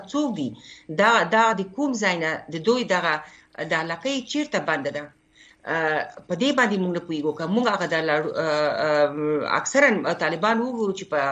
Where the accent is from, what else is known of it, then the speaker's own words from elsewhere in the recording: Khost, Afghanistan; زه په خپله د خوست یم،